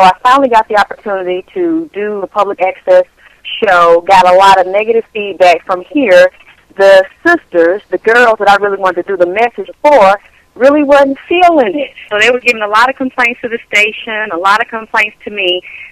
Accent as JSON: {"language": "English", "region": "Georgia", "country": "United States", "said": "I'm from Georgia."}